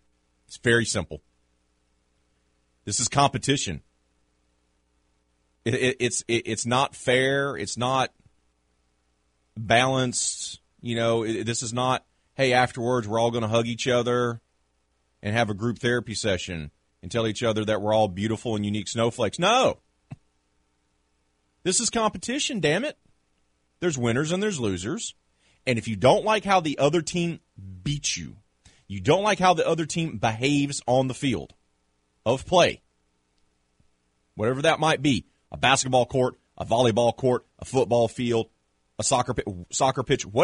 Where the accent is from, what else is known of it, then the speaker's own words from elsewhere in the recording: United States; And not just because I'm an American and we got the 4th of July holiday upon us